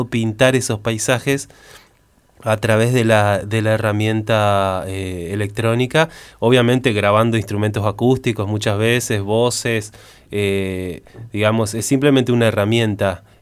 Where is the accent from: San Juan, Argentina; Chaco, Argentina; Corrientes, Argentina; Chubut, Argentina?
Chaco, Argentina; Resistencia; moved away as an adult; also born or lived in Córdoba; yo empecé tocando una especie de rock experimental en Chaco, de donde soy, en Resistencia. Ajá. Y a los 18 años decidí ir a estudiar música a Córdoba, a la Universidad de Córdoba.